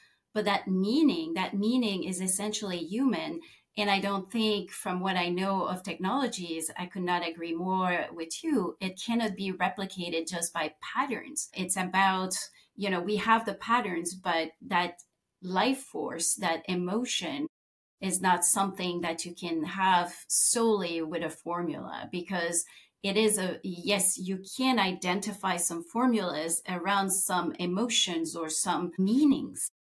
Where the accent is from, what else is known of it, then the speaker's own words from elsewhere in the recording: Quebec, Canada; born there; first language French; English is a second language; I was born in Saguenay-Lac-Saint-Jean with parents that only spoke French, and I speak from that specific experience.